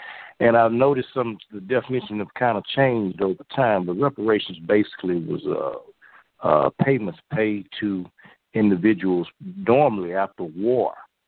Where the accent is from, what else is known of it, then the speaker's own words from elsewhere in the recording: Houston, Texas, United States; also born or lived in Dallas, United States; I was born in Dallas, Texas, brought to Houston, Texas at the age of 3, raised in the Fifth Ward community of Houston, and I'm a product of North Forest Independent School District